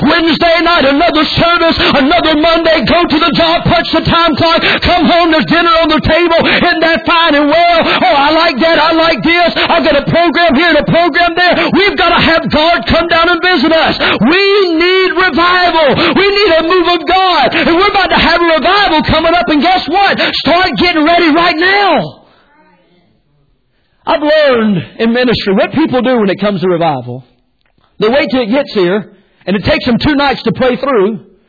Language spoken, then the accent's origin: English; North Carolina, United States; I'm from North Carolina.